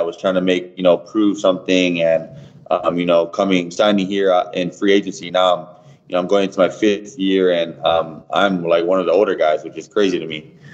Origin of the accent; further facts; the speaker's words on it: Hawaii, United States; also born or lived in Oahu; I was growing up in Big Island, and I boarded my first 2 years at Kamehameha, and then I was in Iolani